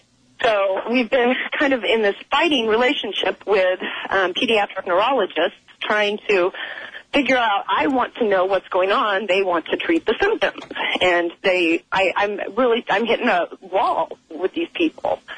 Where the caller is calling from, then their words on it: Ocean Shores, Washington, United States; I'm actually in Ocean Shores, Washington right now.